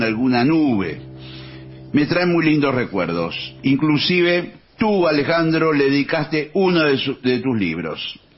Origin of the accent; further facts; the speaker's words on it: Azores, Portugal; now in Tromsø, Norway; Soy de las Islas Azores, Portugal. Pero estoy viviendo y trabajando en Tromsø, en el norte de Noruega.